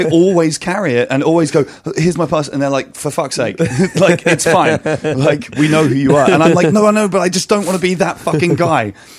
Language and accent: English; Winchester, South East England, United Kingdom; I grew up in Winchester. I don't live there anymore. And there isn't really anywhere in Winchester that's bigger than like 600 people.